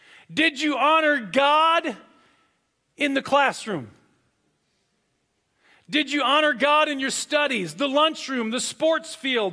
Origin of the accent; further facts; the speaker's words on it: Wisconsin, United States; especially up in the cold weather where I grew up in Wisconsin?